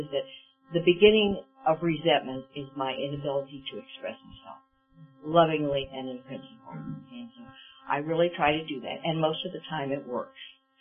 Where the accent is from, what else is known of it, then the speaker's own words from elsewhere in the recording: Omaha, Nebraska, United States; I was raised in Omaha, Nebraska, the oldest of four children.